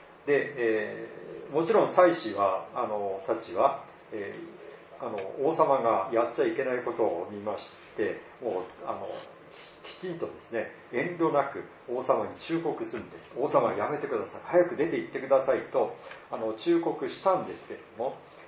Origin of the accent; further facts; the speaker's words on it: Tohoku, Japan; 私の田舎、東北の田舎でももう高いところにはほとんど神社というのがあったり